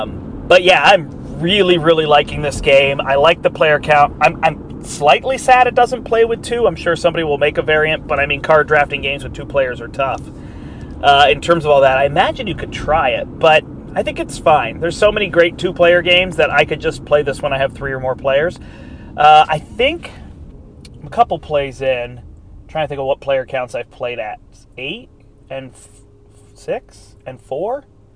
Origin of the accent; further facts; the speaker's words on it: United States; No, it's not my native country. It's my heritage. I am from America. But we are Swedish.